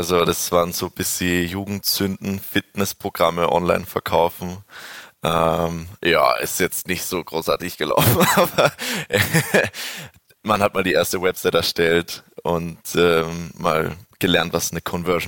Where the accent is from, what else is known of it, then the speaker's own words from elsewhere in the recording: Upper Austria, Austria; now in Graz, Austria; Aber nicht gebürtige Grazer, das muss man schon sagen, sondern stolze Oberösterreicher aus dem Mühlviertel.